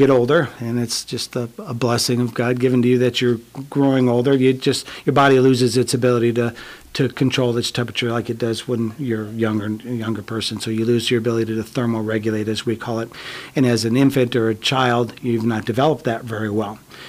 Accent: Omaha, Nebraska, United States; I grew up in Omaha, and, you know, the Kearney to me is about the break point where we start to feel the humidity

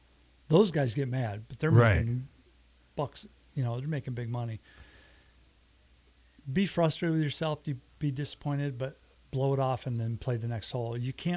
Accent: Jackson, Michigan, United States; And where are you from? From Jackson.

